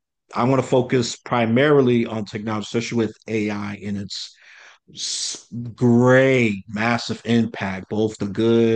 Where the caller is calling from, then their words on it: New York City, New York, United States; I am coming from the rotting apple. I mean, the Big Apple, New York City.